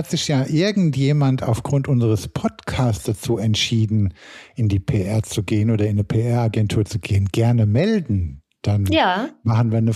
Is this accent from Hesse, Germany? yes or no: yes; Hesse, Germany; accent: Hessian; meinem Akzent, wie gesagt, der hessische.